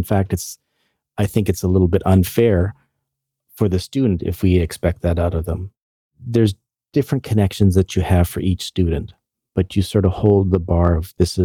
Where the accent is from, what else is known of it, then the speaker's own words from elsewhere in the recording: Canada; And I would say, you know, as Canadian parents, that she loved us as well.